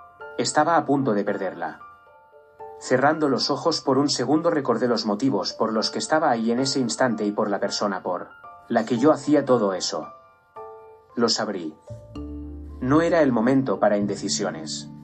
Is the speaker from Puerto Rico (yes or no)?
yes; Puerto Rico; me decepciona el ver que día a día mi pueblo se hunde en los abismos de una superficialidad que parece no tener fin, pregonada primero por las infames redes sociales y ratificadas por la ignorancia de muchos puertorriqueños que creen todo lo que ven.